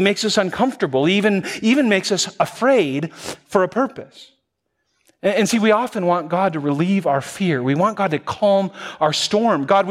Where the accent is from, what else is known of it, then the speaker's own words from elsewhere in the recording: Wisconsin, United States; No, not me. I'm from Wisconsin.